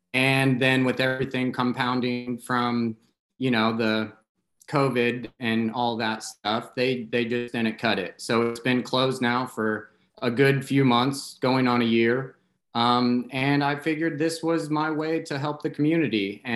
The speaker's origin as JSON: {"language": "English", "town": "Fowler", "region": "Indiana", "country": "United States", "tie": "born or raised there", "said": "The campaign is to raise funds for the grocery store in my hometown. I'm in Fowler, Indiana."}